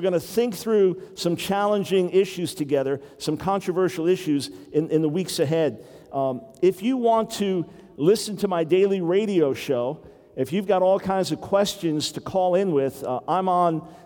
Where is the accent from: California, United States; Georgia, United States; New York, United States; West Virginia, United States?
New York, United States; also born or lived in Pensacola, Florida; One thing I should explain, I'm from New York. I'm a New York Jew.